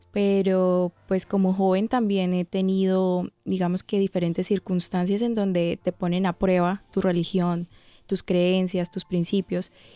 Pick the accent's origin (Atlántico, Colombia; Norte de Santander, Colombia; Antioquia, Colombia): Norte de Santander, Colombia; Cúcuta; yo soy de Colombia, norte de Santander, Cúcuta, al lado de la frontera con Venezuela. Mi vida espiritual ha sido desde el nacimiento. Mi familia es cristiana adventista de generación en generación